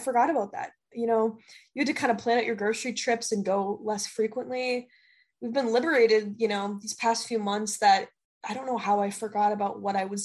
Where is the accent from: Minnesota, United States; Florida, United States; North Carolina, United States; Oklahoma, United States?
Minnesota, United States; I'm literally from Minnesota and I don't give a fuck.